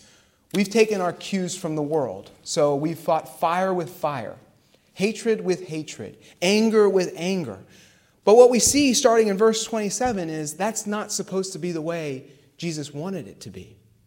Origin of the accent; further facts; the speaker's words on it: Pittsburgh, Pennsylvania, United States; Like I said, I'm from Pittsburgh, right?